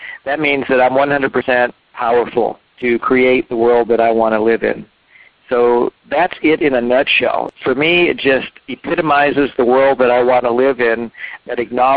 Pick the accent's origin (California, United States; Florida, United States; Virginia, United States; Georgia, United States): Georgia, United States; Atlanta; growing up in Atlanta and going to the schools that I went to and so forth